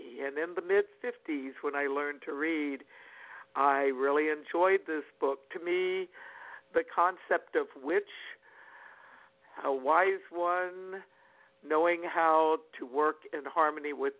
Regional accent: Virginia, United States; born there; I was born in Virginia in 1949, and as a young child, I felt a strong affinity to nature and the magic of nature.

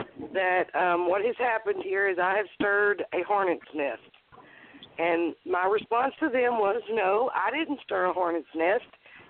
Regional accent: the South, United States; You know, I came from the South, and at one point I didn't have a college understanding of words.

